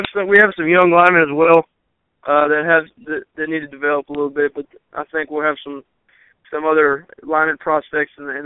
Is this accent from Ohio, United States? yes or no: yes; Columbus, Ohio, United States; also born or lived in Washington / Germany; now in San Antonio, United States; I'm from Yeah, Columbus, Ohio. But my dad's in the Army. So, you know, I've been in Washington, Germany a couple of times. Our last assignment was in San Antonio.